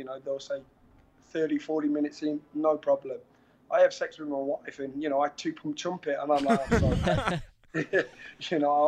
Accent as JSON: {"language": "English", "region": "England", "country": "United Kingdom", "said": "I'm an Englishman."}